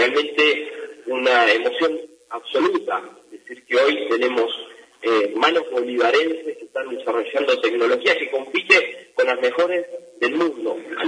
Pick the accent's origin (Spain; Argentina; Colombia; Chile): Argentina; que tenemos el honor como argentinos de decir que la radarización meteorológica la hacen argentinos